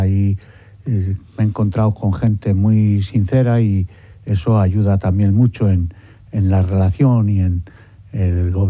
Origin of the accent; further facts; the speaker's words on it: Galicia, Spain; Pues yo vengo de una diócesis de Galicia